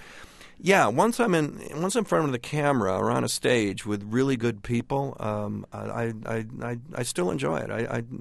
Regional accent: Michigan, United States; we really wanted to raise the kids in a place we understood, and we're both from Michigan, and that was the choice.

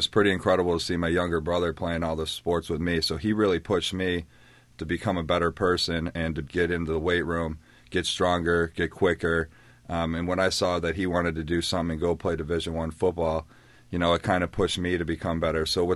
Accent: Buffalo, New York, United States; growing up in Buffalo, New York, we played three or four different sports throughout the year.

